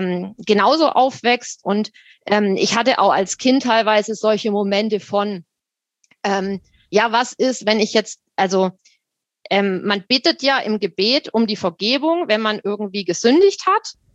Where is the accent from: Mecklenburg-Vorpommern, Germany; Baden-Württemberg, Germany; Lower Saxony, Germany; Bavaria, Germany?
Baden-Württemberg, Germany; Und ich komme aus Württemberg, bin auch aufgewachsen im württembergischen Pietismus.